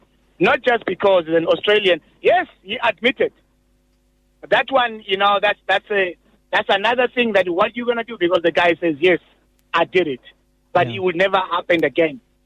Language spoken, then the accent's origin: English; South Africa; as a South African